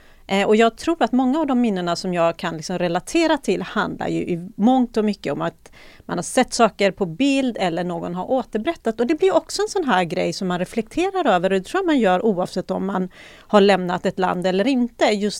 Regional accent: Stenungsund, Västra Götaland County, Sweden; Precis, jag växte upp i Stenungsund. Det är mindre ort, och därefter har jag studerat i Göteborg.

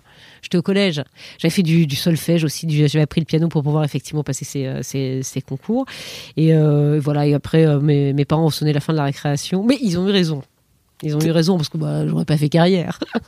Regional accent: Périgueux, Nouvelle-Aquitaine, France; j'ai grandi en province, à Périgueux, en Dordogne, j'ai un frère

